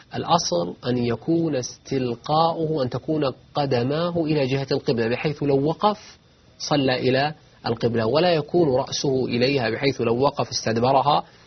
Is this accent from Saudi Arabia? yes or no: yes; Najd, Saudi Arabia; كما هو الحال عندنا في نجد ما بين الشمال والجنوب قبلة